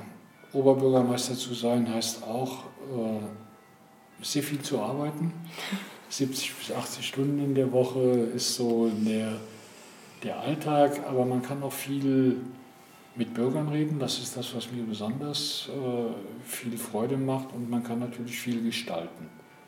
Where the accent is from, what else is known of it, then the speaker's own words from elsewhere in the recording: Koblenz, Rhineland-Palatinate, Germany; Ich bin 1952 in Koblenz groß geworden, und damals war Koblenz noch französisch besetzte Zone, so nannte sich das.